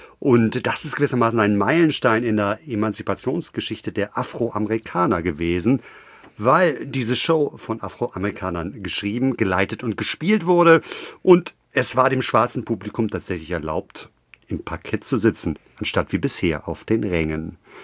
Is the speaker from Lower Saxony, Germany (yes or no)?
no; Hamburg, Germany; in meiner Heimatstadt Hamburg